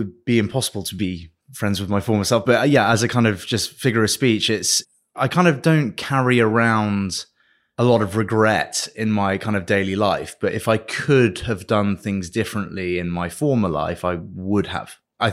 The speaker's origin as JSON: {"language": "English", "country": "France", "tie": "born or raised there", "said": "I didn't grow up in the Eden Rock like it, you know, is today. But it was a really exciting life for a kid and it was really interesting, right? I was on the beach and just having fun with my little French friends"}